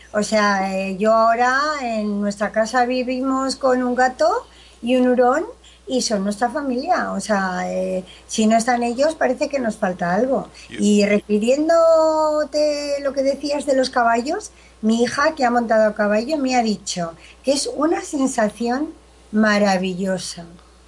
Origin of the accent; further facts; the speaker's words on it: Madrid, Community of Madrid, Spain; also born or lived in Ceuta; yo nací en Ceuta, porque mi padre era militar y por aquella época pues toda la familia era de militares y veníamos de allí, pero a los 2 años me trasladé a vivir a Madrid y bueno, desde entonces vivo aquí en Madrid.